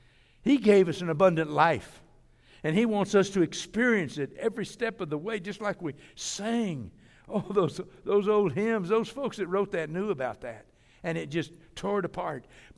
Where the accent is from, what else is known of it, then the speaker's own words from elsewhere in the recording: Muskogee, Oklahoma, United States; also born or lived in Midwest City; You know, I grew up in Muskogee, Oklahoma for about 8 years. I'm a real … Midwest City, University of Oklahoma